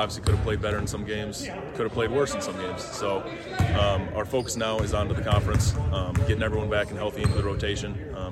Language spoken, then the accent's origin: English; Minnesota, United States; I'm from Minnesota. Been to their camp since I was a kid and stuff like that.